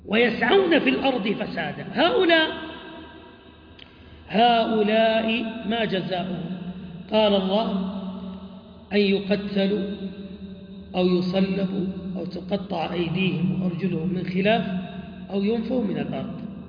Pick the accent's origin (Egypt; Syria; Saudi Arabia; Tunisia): Egypt